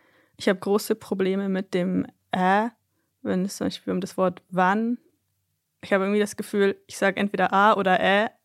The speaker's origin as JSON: {"language": "German", "country": "Germany", "said": "Und eben für mich als Deutsche geht's noch eher, aber wenn du das CH schon gar nicht kennst, das gibt es ja in vielen Sprachen gar nicht, dann bist du da ganz schön beschäftigt."}